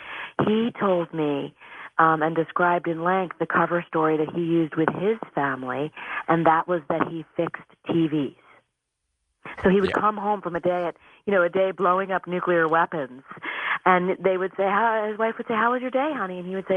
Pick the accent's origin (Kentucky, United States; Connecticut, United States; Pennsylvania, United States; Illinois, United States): Connecticut, United States; I know it's Nevada, but I'm from Connecticut, and it's like I can't say Nevada.